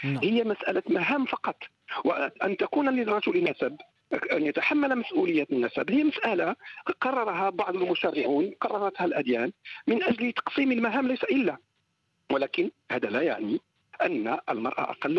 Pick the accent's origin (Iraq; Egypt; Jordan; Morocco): Morocco; مثلا نأخذ بلدي المغرب